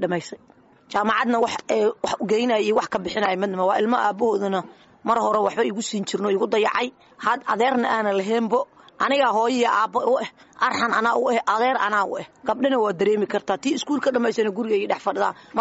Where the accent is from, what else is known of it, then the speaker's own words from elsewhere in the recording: Mogadishu, Banadir, Somalia; aniga waxaan ka soo qaxay magaalada Muqdisho waxaan ka soo qaxay Burdhigley hadda ma qashay degmada Burdhigley